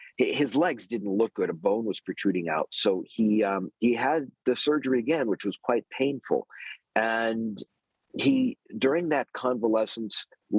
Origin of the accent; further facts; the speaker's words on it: Erie, Pennsylvania, United States; Yes, so I grew up in Erie, although my father is from Pittsburgh.